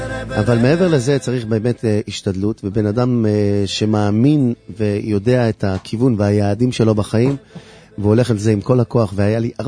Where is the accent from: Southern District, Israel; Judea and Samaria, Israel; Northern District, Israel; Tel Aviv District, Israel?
Tel Aviv District, Israel; Bnei Brak; גדלתי בבני ברק, אתה יודע, ואני מכיר את היידיש ככה מקטנות